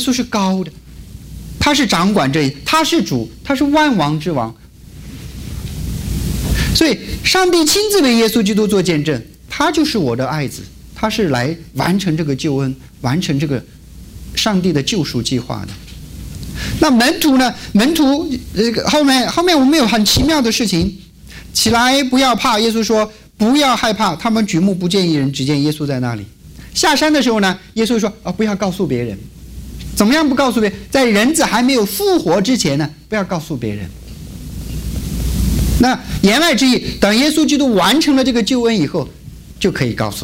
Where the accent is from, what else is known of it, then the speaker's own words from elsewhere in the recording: Xinjiang, China; 在我的家乡新疆那边有很多的穆斯林啊，很多的穆斯林